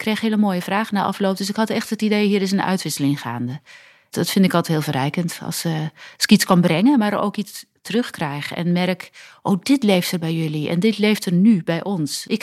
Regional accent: South Holland, Netherlands; ik ben geboren in de Alblasserwaard. Dus het is geen Brabant, net over de rivieren. Echt prima jeugd.

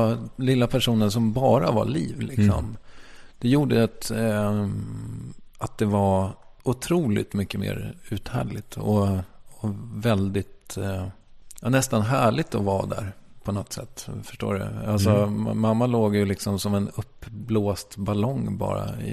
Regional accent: Stockholm County, Sweden; accent: Stockholm; now in Malmö, Sweden; när jag flyttade till Malmö så började jag prata så jävla utpräglad stockholmska.

